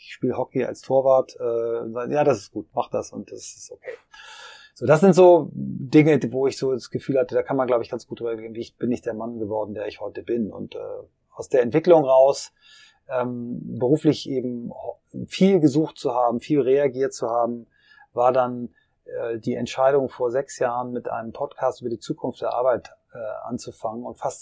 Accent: Kiel, Schleswig-Holstein, Germany; in Kiel, in meiner Heimatstadt

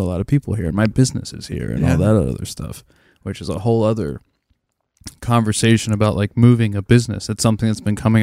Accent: Lancaster, Pennsylvania, United States; so like I was born in Lancaster, I've lived in Lancaster, I've had the opportunity through the music and other things to travel around a bit.

